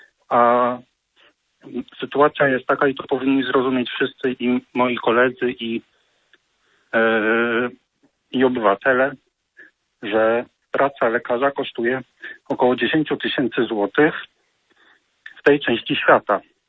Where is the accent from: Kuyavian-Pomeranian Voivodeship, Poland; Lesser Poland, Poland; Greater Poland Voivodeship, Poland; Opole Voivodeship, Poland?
Kuyavian-Pomeranian Voivodeship, Poland; Toruń; pochodzę z Torunia.